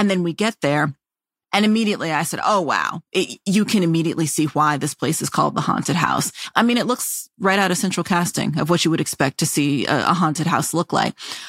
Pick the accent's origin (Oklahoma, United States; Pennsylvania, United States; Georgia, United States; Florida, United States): Oklahoma, United States; I grew up in Oklahoma. Everybody has storm cellars for the most part.